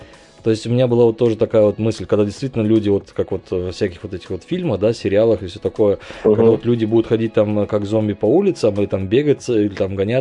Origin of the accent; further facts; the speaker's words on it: Uzbekistan; вот я родом из Узбекистана